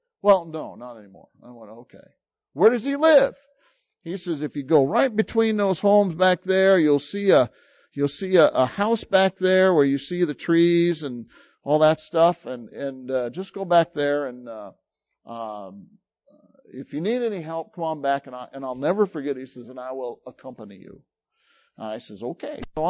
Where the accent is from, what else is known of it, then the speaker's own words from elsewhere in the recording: United States; now in Philippines; So here I am. I'm this American. I'm all by myself. And, you know, like, I kind of stick out, you know, kind of.